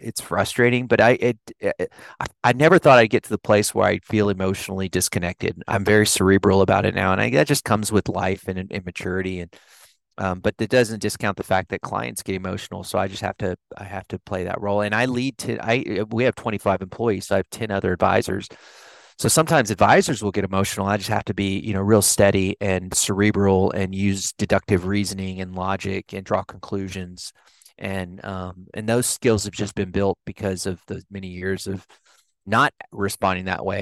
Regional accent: San Antonio, Texas, United States; now in New Braunfels, United States; I'm from the San Antonio area and grew up around South Texas, kind of the area that's San Antonio and south towards the border and some of the small towns I lived in there.

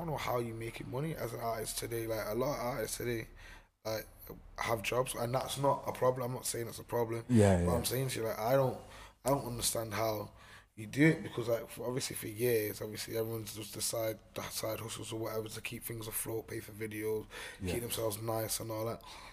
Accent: Manchester, North West England, United Kingdom; like so I mean, like when I was growing up in the Manchester scene, yeah, as they call it

